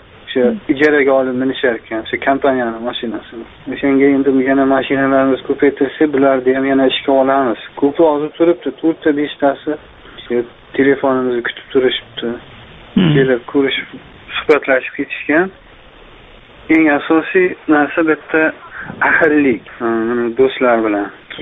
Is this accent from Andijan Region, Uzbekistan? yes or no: yes; Andijan, Andijan Region, Uzbekistan; O'zimizdan bular. Andijonlikman.